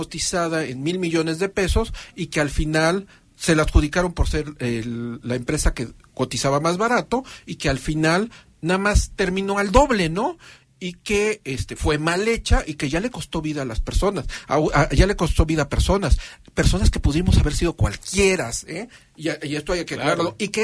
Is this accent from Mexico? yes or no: yes; Mexico